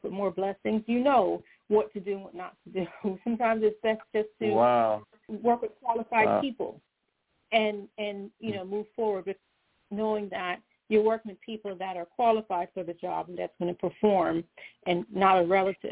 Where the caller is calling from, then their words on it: Fort Lauderdale, Florida, United States; in South Florida, Fort Lauderdale, Florida.